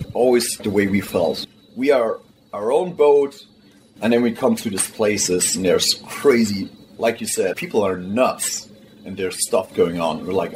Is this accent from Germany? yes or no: yes; Germany; also born or lived in Austria; we all come from a really, really small town village in Germany. Like, I was born in Austria, but we grew up in Germany, small town village.